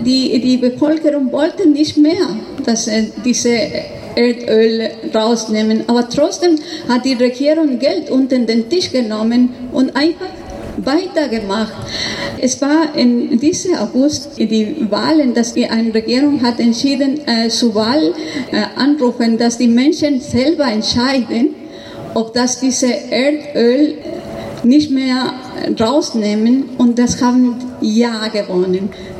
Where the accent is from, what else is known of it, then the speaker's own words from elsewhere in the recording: Ecuador; German is a second language; now in Germany; Ich komme aus Ecuador und ich bin, als ich klein war, in der Faso-Urwald gewachsen.